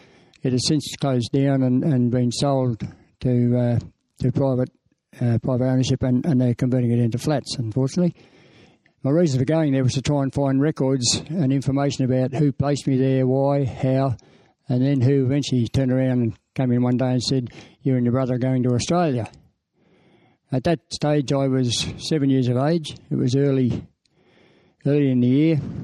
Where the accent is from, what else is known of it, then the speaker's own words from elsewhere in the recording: Chelsea, London, United Kingdom; born there; I was born in Chelsea, in London, in 1943, 23rd of June, the second of three illegitimate children from a relationship between my father and my mother, who had met in a displaced persons camp in England